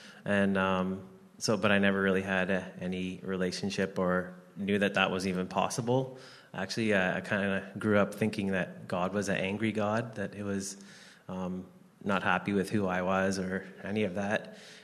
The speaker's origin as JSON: {"language": "English", "town": "Toronto", "region": "Ontario", "country": "Canada", "tie": "born or raised there", "said": "I was born in Toronto, Ontario, and lived most of my life around that area. And then later on, actually I met my wife in grade 8 in our small town when we moved outside of Toronto area."}